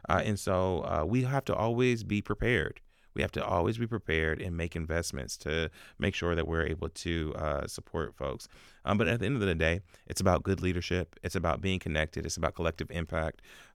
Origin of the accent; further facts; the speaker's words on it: Columbus, Ohio, United States; I love this city. I'm born and raised in Columbus